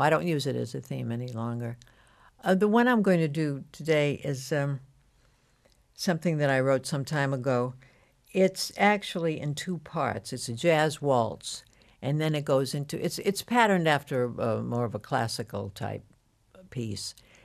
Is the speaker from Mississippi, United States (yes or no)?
no; Worcester, Massachusetts, United States; I was brought up in Worcester, Massachusetts, yes. And I had two older sisters who were given piano lessons and violin lessons and all kinds of lessons.